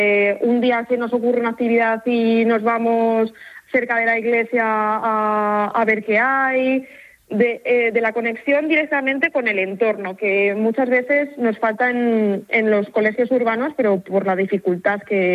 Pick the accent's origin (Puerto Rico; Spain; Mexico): Spain; Segovia, Castile and León; No, yo soy de Segovia y voy y vengo.